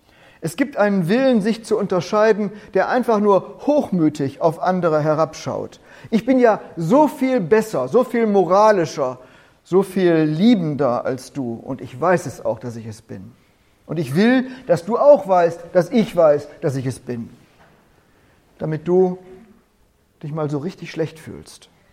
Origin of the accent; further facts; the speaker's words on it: Bielefeld, North Rhine-Westphalia, Germany; In meiner Heimat, in Bethel